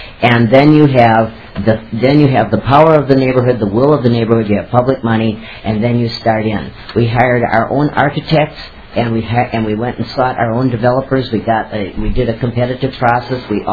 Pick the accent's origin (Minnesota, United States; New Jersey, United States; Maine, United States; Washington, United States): Minnesota, United States; Minneapolis; I'm from East Phillips in Minneapolis.